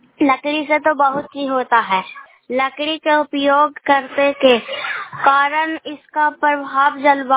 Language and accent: Hindi; Bihar, India; मैं सम्मान चक से बोल रही हूँ। मैं गोड़ापुर पंचायत से बोल रही हूँ, मैं नालंदा जिला की रहने वाली हूँ।